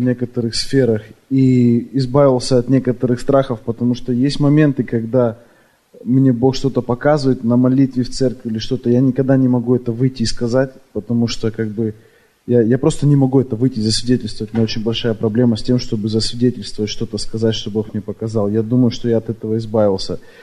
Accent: Seattle, Washington, United States; я из Сиэтла.

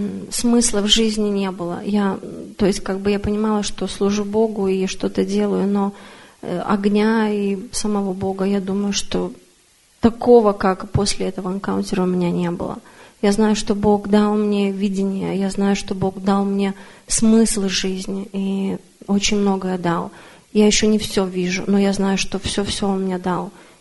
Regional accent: London, United Kingdom; я из Лондона. Я верующая давно, и в Лондоне была на двух энкаунтерах

